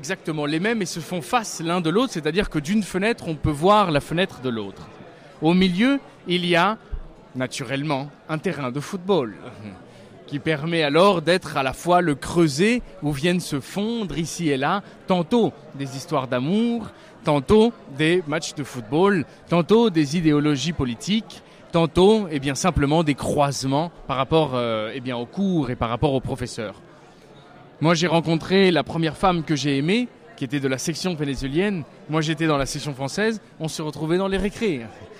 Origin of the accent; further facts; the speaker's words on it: Paris, Île-de-France, France; born there; je suis né à Paris, en France, parce que mon père était un exilé chilien de la dictature de Augusto Pinochet et ma mère était une belle diplomate qui venait pour son premier destin à Paris en tant qu'attachée culturelle